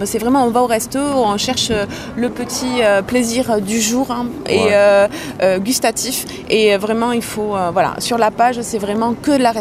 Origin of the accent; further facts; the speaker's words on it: Mont-de-Marsan, Nouvelle-Aquitaine, France; Comme je dis, je suis montoise, j'aime bien sortir sur Mont-de-Marsan.